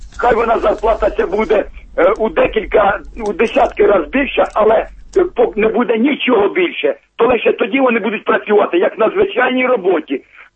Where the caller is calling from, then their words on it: Poltava Oblast, Ukraine; Я із Полтавської області